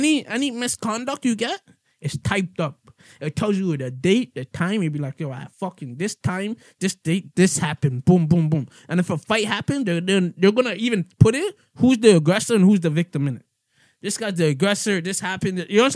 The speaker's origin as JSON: {"language": "English", "town": "Toronto", "region": "Ontario", "country": "Canada", "said": "we're from Toronto"}